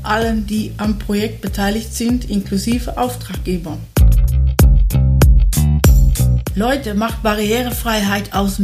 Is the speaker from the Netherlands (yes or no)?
yes; Netherlands; German is a second language; wie Sie hören, eine holländische Name. Ich bin auch Holländerin, daher wird hier irgendwann mal merken, dass sich bei mir das Genitiv mit dem Dativ schlägt und so.